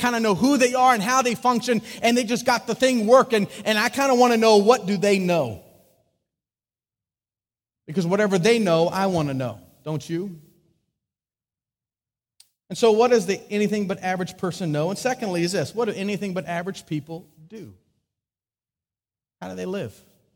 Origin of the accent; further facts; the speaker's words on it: the South, United States; So I'm not an average American today, folks. I'm a Southerner.